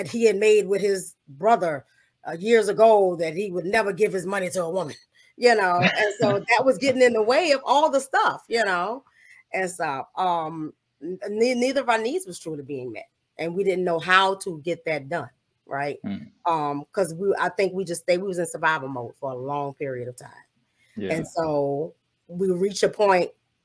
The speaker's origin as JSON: {"language": "English", "town": "New Orleans", "region": "Louisiana", "country": "United States", "moved": "yes", "said": "I think we both was going through depression because we're from New Orleans, and you know, we moved when Hurricane Katrina hit, and so we were grieving home."}